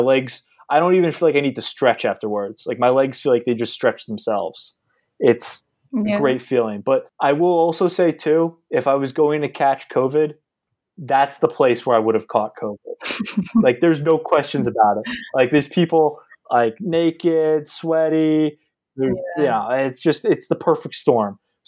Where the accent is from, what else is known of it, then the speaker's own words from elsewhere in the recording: United States; He's a Canadian, I'm an American.